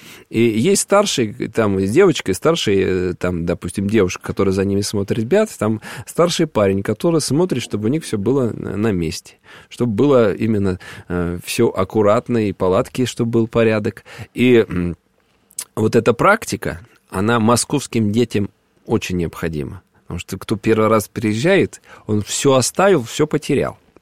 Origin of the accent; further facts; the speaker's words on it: Moscow, Russia; вот я и сам москвич, в общем-то.